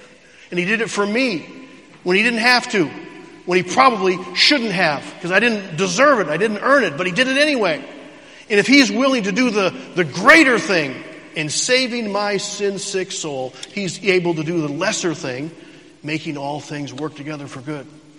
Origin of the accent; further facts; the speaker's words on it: Missouri, United States; I'm from Missouri. Show me, right? The show me state.